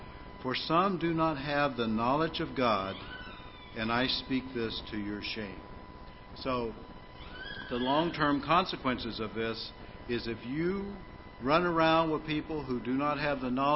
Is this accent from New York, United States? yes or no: no; Pittsburgh, Pennsylvania, United States; And one time, I grew up in Pittsburgh.